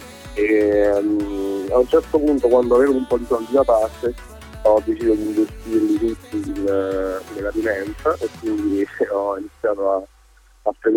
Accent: Acquasanta Terme, Marche, Italy; also born or lived in Ascoli Piceno; Io sono nato da Piceno e poi sono cresciuto invece da qua Santa Terme, quindi nel mio paese nativo.

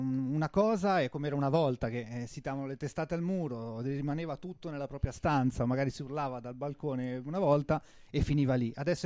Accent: Aosta Valley, Italy; io sono valdostano

